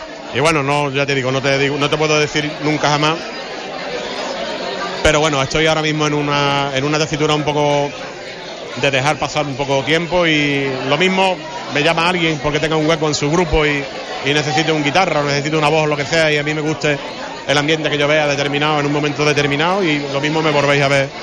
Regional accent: Huelva, Andalusia, Spain; lo entendió porque somos de Huelva. Yo no le puedo cantar la caleta, no le puedo cantar porque no soy de Cádiz.

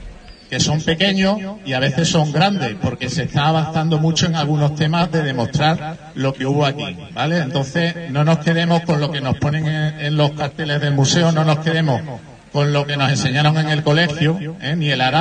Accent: Huelva, Andalusia, Spain; Llevo 50 años viviendo en Huelva, como me crié en Huelva

